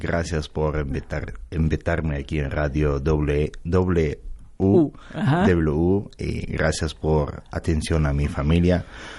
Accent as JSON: {"language": "Spanish", "region": "Gaza Strip", "country": "Palestine", "second_language": "Spanish", "said": "Yo soy de Franja de Gaza."}